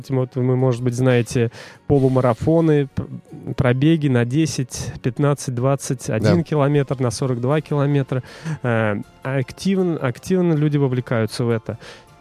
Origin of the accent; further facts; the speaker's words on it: Ivanovo, Ivanovo Oblast, Russia; в начале прошлого года, что Иваново будет. И я даже уже практически хотел зарегистрироваться, пробежать в родном городе.